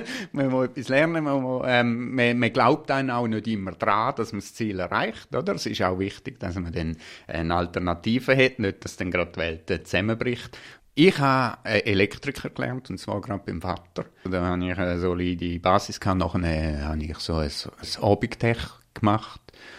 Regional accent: Speicher, Appenzell Ausserrhoden, Switzerland; Ich bin im Speicher Appenzellerland aufgewachsen, mit meinen Brüdern zusammen

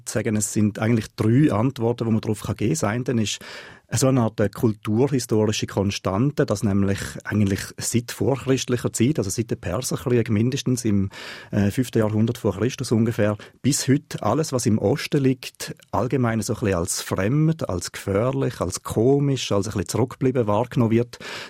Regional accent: Thurgau, Switzerland; dass man als Thurgauer so ein Zugehörigkeitsgefühl hat zum Kanton, und zwar zum eigenen Kanton und nicht zum Kanton St. Gallen.

